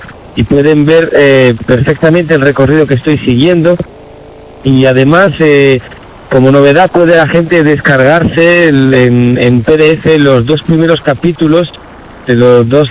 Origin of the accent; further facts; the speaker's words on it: Spain; moved away; desde que hace 3 años y 5 meses salí de España.